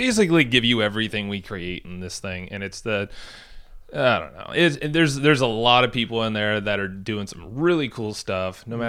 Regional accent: San Diego, California, United States; I'm from San Diego.

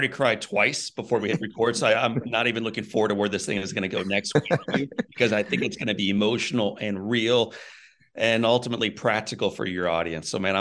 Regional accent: Missouri, United States; I'm from Missouri.

